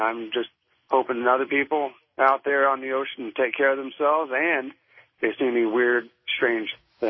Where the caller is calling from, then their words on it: St. Louis, Missouri, United States; St. Louis.